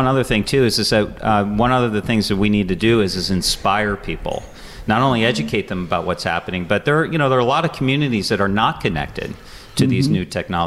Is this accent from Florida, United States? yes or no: yes; Florida, United States; also born or lived in Louisiana; I have ties to southwestern Pennsylvania. I grew up in other parts of the country, including Florida and actually Louisiana.